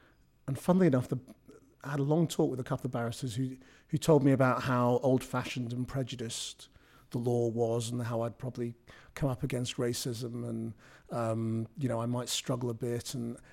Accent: North West England, United Kingdom; I grew up in Lancashire.

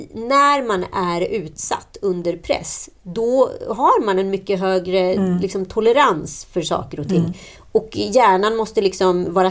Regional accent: Örebro, Örebro County, Sweden; Vi är ju örebroare uppe på Stockholms besök.

